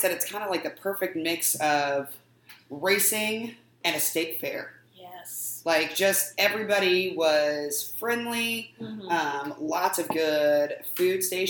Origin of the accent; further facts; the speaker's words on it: Speedway, Indiana, United States; they asked where we were from, and we were like, oh, we're from Speedway.